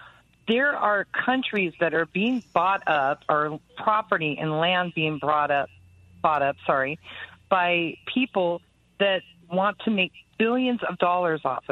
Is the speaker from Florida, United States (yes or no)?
no; San Diego, California, United States; Why do I still – I'm born and raised in San Diego.